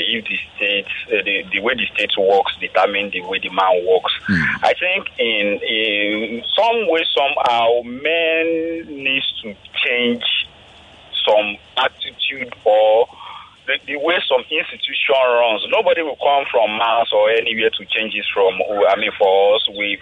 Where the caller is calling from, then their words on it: Ekwe, Nigeria; I'm calling from Ekwe.